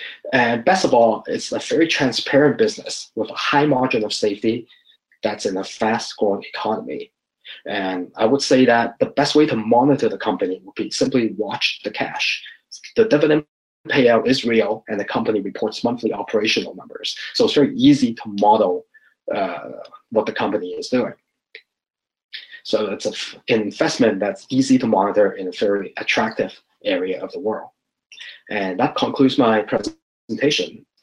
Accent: New Territories, Hong Kong; Growing up in Hong Kong and seeing the place transform from the paddy fields in new territories, and in the span of 20 years, we have industrial buildings pop up, and 20 years after that, it's become the world's financial center.

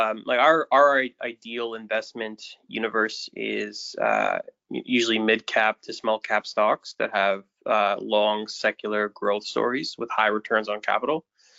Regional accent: Ottawa, Ontario, Canada; I'm originally from Ottawa, Canada

